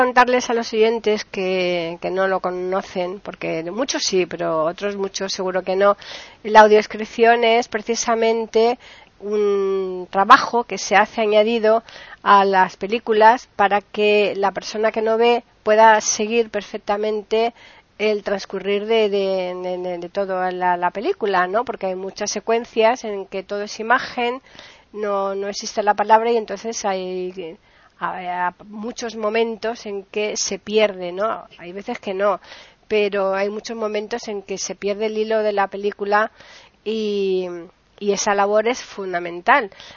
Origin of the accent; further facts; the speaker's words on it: Alcalá de Guadaíra, Andalusia, Spain; en Sevilla, en mi tierra, porque yo soy de Alcalá de Guadaira, o sea que somos casi que paisanitos